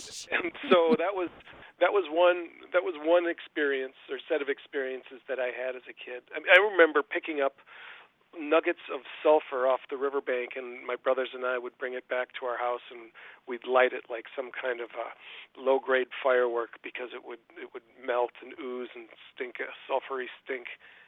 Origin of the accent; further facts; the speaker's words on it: Green Bay, Wisconsin, United States; growing up in Green Bay, there is a statue just north of Green Bay